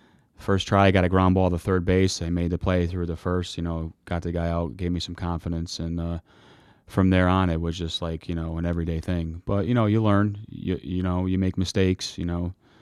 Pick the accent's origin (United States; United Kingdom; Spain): United Kingdom; Derby, East Midlands; And as being a kid and growing up in Derby and coming from my family, it's just that, you know, you kind of know that you have to do good.